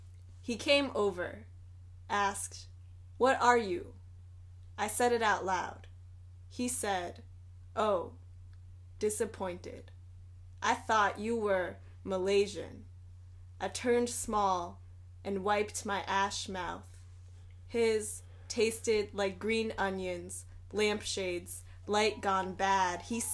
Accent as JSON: {"language": "English", "country": "United States", "said": "\"No, I'm Chinese American.\""}